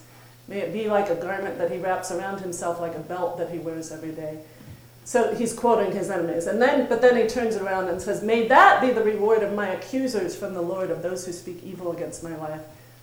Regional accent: Missouri, United States; I grew up in Missouri, and when you went barefoot in the summer, every now and then you get that squishy surprise by stepping on a slug.

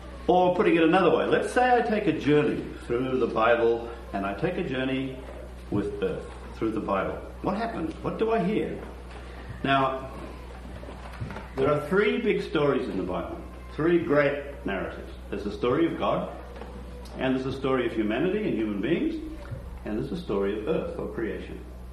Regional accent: Australia; now in United States; So I'm Australian.

